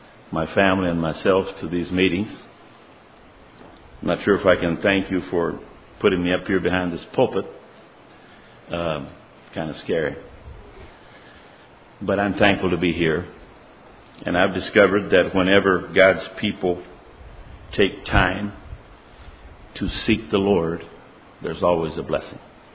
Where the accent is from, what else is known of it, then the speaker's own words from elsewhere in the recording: Nicaragua; now in United States; We're not from Pennsylvania. We're from Nicaragua, and things are a little different here.